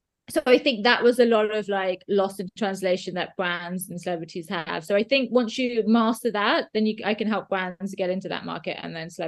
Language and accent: English; India; because I'm Indian as well, I grew up watching their films.